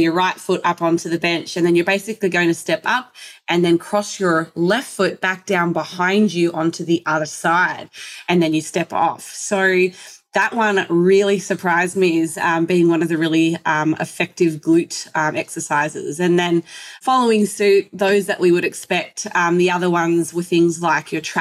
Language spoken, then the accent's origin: English; Tasmania, Australia; now in United States; I grew up, I guess, in a place that had a little bit more seasonal weather. I'm from Tasmania, yeah. Australia.